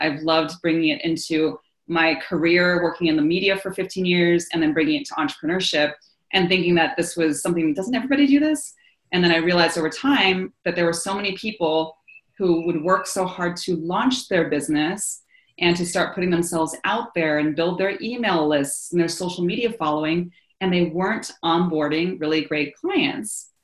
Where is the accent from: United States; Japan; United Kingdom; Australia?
Japan; I grew up over in Japan on a military base. My father's full Japanese, my mom was American. So I was in this very bicultural place, you know, growing up.